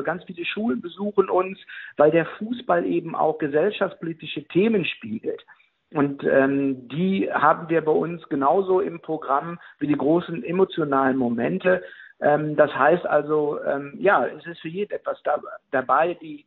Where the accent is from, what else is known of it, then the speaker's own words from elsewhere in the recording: North Rhine-Westphalia, Germany; Ich bin hier im Revier aufgewachsen. Ich bin mit dem FC Schalke 04 sozialisiert worden.